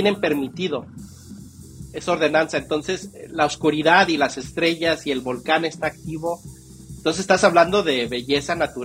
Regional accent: Mexico; now in United States; Pero mexicanos somos pocos.

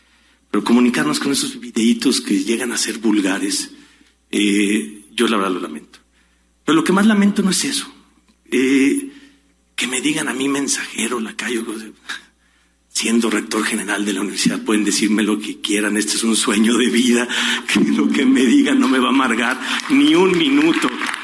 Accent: Jalisco, Mexico; todos somos socios de este estado y que todos somos jaliscienses

